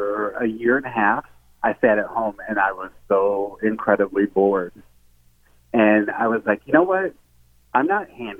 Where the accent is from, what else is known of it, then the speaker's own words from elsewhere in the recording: Chicago, Illinois, United States; now in North Carolina, United States; Not originally. I'm originally from Chicago.